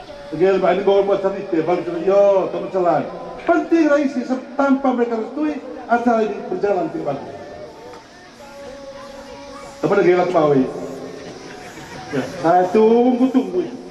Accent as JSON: {"language": "Indonesian", "region": "East Nusa Tenggara", "country": "Indonesia", "said": "bagi kehidupan kita orang Manggarai"}